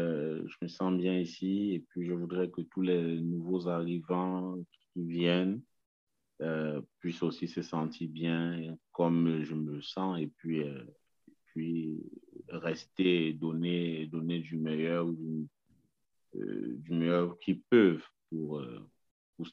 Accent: Cameroon; moi, je viens de l'Afrique, je viens du Cameroun, je suis Bamléké.

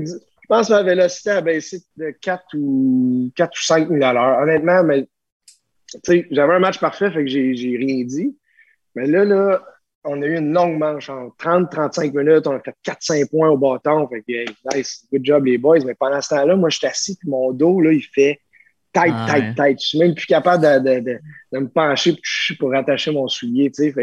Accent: Quebec City, Quebec, Canada; Moi, ça me faisait plaisir de relancer chez nous, à Québec, au stade municipal.

